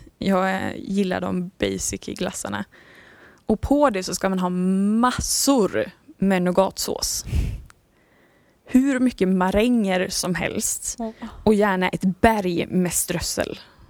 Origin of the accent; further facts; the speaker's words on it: Herrljunga, Västra Götaland County, Sweden; Jag är uppvuxen i Herrljunga. Det är inte så mycket svårare än så. Jag är uppvuxen i kyrkan